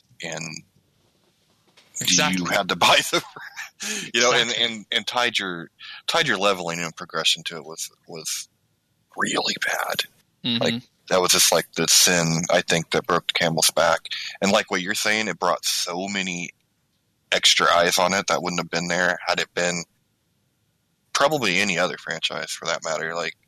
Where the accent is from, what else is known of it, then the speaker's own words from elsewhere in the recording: United States; I don't know if it's because I'm American